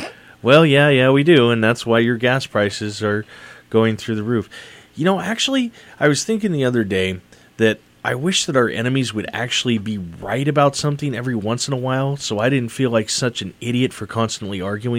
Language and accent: English; United States; I'm shaky on my Catholicism, especially especially as an American.